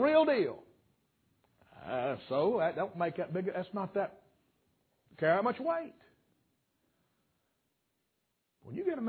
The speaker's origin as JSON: {"language": "English", "region": "North Carolina", "country": "United States", "tie": "born or raised there", "said": "I was raised here in West North Carolina."}